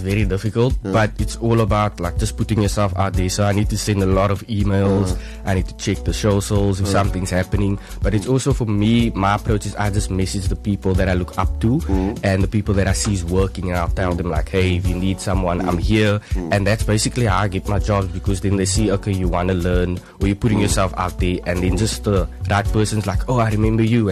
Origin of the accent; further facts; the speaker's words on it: Paarl, Western Cape, South Africa; I was bored here in the Paul Hospital, and I lived in Amsloof most of my life.